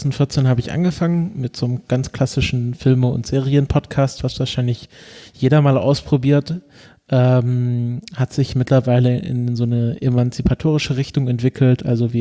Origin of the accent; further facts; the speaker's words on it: Baden-Württemberg, Germany; born there; Ich bin geboren im Nordschwarzwald in einem kleinen Örtchen und habe es wahnsinnig weit weg geschafft bisher, nämlich nach Tübingen. Dort habe ich die letzten 6 Jahre Geschichte und Philosophie studiert